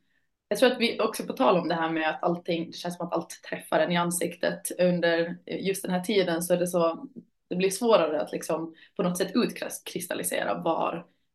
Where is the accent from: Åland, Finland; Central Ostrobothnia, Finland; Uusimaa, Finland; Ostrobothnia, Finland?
Åland, Finland; also born or lived in Turku / Wales; now in Malmö, Sweden; Jag är född och uppvuxen på Åland framförallt, men även på lite andra platser, i Åbo och i Wales, vilket att prägel i mig helt klart. Men idag bor jag i Malmö